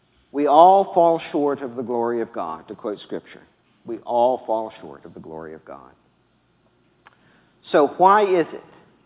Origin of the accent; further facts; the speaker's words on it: the South, United States; this is probably proof that I'm from the South